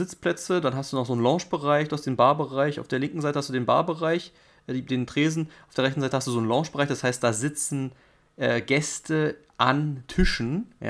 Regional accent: Berlin, Germany; zuerst für mich als Berliner natürlich schöner, die Berliner Liga zuerst vorstellen zu können

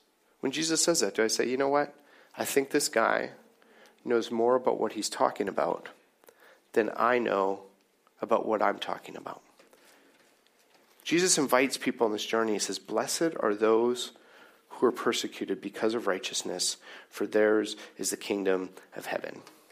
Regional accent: Canada; because as 2023 Canadian Christians, it's pretty easy for us to read this and be like

